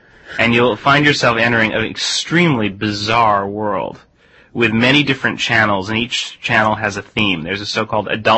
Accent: Stanford, California, United States; My father has taught for many years at Stanford Business School. And I grew up on the Stanford campus.

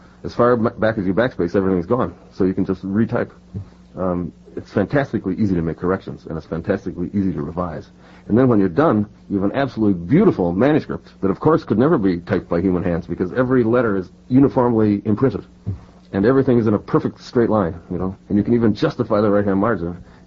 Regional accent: Milwaukee, Wisconsin, United States; I grew up in Milwaukee, Wisconsin, and I went to a boys' school there

